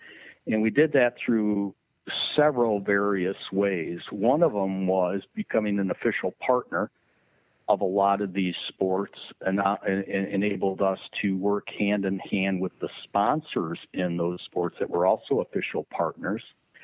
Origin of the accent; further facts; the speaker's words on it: New York, United States; I grew up in Western New York, so I was a big Buffalo Bills fan and a Buffalo Sabres fan.